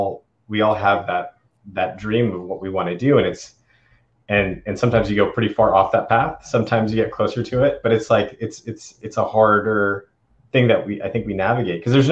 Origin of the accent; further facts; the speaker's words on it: Maine, United States; I grew up in Maine, which is, you know, a very, you know, it's the whitest state in the country.